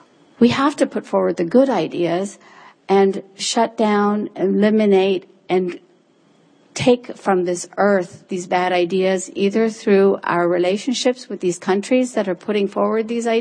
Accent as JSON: {"language": "English", "town": "Morgantown", "region": "West Virginia", "country": "United States", "tie": "born or raised there", "said": "communities from my hometown of Morgantown, West Virginia, to Northern Virginia, to the rest of the world."}